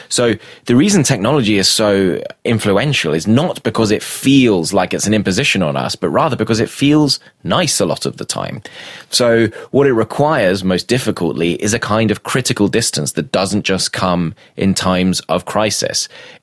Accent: United Kingdom; So I come from Europe, where this kind of regime is the furthest advanced in the world.

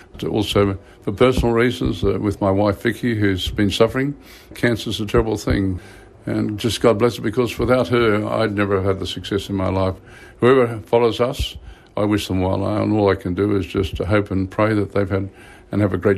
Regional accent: Brisbane, Queensland, Australia; I was just a little boy growing up in Brisbane

